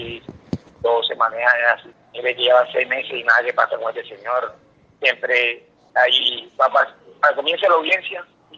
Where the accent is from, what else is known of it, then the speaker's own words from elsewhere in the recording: Colombia; En mi país Colombia, lo amo, es mi país lo amo